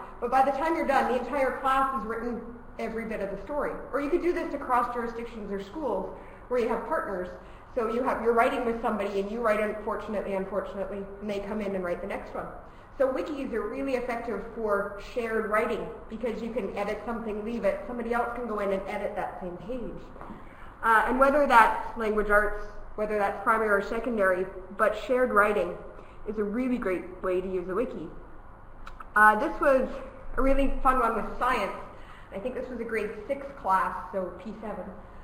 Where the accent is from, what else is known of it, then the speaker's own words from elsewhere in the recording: Canada; now in Edinburgh, United Kingdom; I'm originally from Canada, but I teach in Edinburgh.